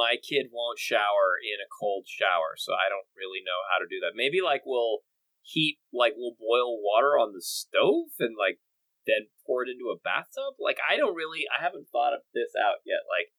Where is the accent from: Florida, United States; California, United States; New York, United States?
California, United States; Los Angeles; I grew up in Los Angeles